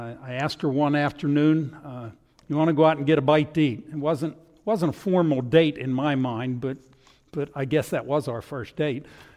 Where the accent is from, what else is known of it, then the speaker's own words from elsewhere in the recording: Pittsburgh, Pennsylvania, United States; As most of you know, I come from Pittsburgh, Pennsylvania. I was born and raised there. I've got the accent to prove it